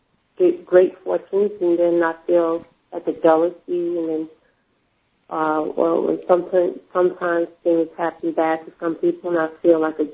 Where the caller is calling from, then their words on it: New York, United States; from New York